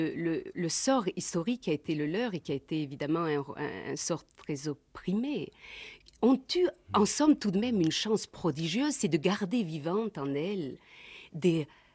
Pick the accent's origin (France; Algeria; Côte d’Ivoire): France; Marseille, Provence-Alpes-Côte d'Azur; j'ai fait mes études à Aix-en-Provence, jusqu'à 25 ans. Je suis une vraie Marseillaise.